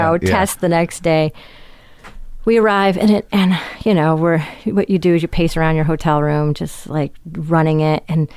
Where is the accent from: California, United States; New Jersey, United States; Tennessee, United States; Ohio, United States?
California, United States; I mean, I'm from California.